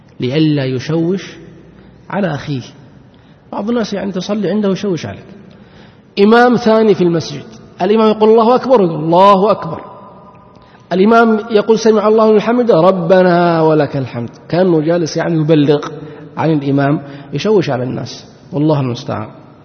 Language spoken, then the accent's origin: Arabic; Saudi Arabia; نحن عندنا في السعودية هل كنا نعرف الشيعة، نعرف أحد من الشيعة؟